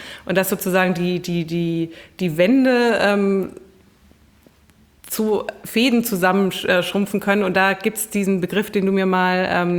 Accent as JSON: {"language": "German", "town": "Stuttgart", "region": "Baden-Württemberg", "country": "Germany", "said": "Aber ich komme ja aus Stuttgart, aus Süddeutschland."}